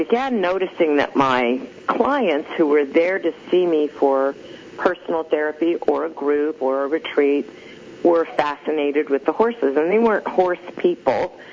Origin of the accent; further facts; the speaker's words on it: Tempe, Arizona, United States; Yeah, I grew up in Tempe, Arizona, which is where Arizona State University resides.